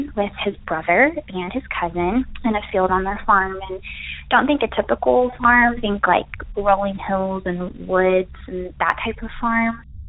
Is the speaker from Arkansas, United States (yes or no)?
yes; Arkansas, United States; Hi, Derek. … I am from Arkansas.